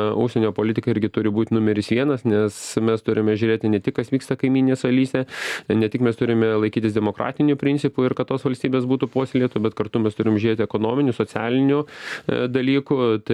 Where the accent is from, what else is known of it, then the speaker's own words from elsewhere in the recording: Samogitia, Lithuania; kadangi aš esu iš Žemaitijos, iš mažosios Lietuvos regiono